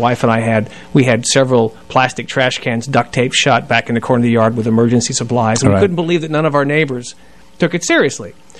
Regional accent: Greensboro, North Carolina, United States; also born or lived in Los Angeles; So my friend lived in Raleigh. I grew up in Greensboro. But Raleigh was a more happening town.

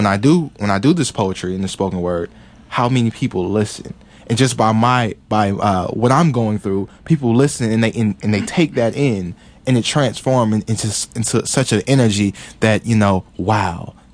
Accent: Mooresville, North Carolina, United States; I was born in Mooresville. I was raised in Mooresville. I was born at Duke Hospital in Durham. Mm-hmm. So, you know, just to be a country boy, I had a potbelly stove, a clothesline, and a wash tub to wash clothes.

